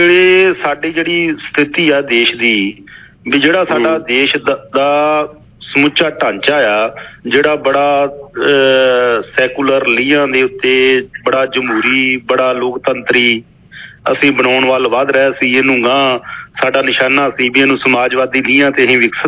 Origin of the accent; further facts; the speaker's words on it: Punjab, India; ਹੁਣ ਮੇਰੇ ਇਲਾਕੇ ਦੀ ਮੈਂ ਗੱਲ ਦੱਸਦਾ ਵੀ ਮੇਰੇ ਇਲਾਕੇ ਦੇ ਵਿੱਚ ਸਾਡੇ ਮੰਡ ਏਰੀਆ ਪੈਂਦਾ ਨਾਲ ਬਿਆਸ ਦਰਿਆ ਦੇ ਕੰਢੇ ਦੇ ਉੱਤੇ